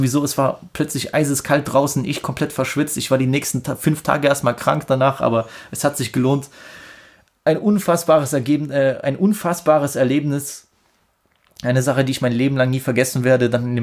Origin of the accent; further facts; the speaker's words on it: Germany; Habe gesagt, yo, ich bin Deutscher und riesen … Fan, bin extra hier nach Grigny gekommen